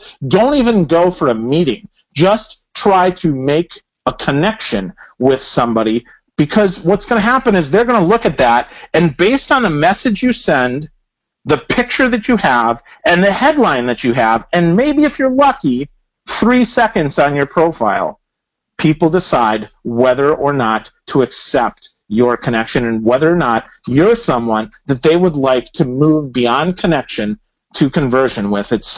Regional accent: Wisconsin, United States; now in Tampa, United States; I'm a graduate of Lakeland College, that I'm from Wisconsin, that I moved to Tampa

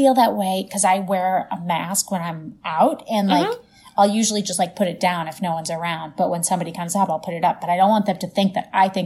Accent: Missouri, United States; accent: St. Louis; What did I say the other day where my accent came out so hard? Oh, it was Fard Taurus. My first car was a Fard Taurus. That's more like St. Louis than Midwestern, but like.

